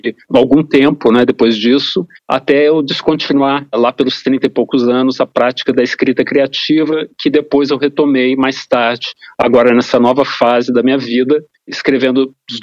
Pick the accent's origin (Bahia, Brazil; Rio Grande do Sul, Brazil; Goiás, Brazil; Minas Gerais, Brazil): Rio Grande do Sul, Brazil; Porto Alegre; Porque eu comecei a escrever fazendo poesia lá atrás, na minha adolescência, lá em Porto Alegre.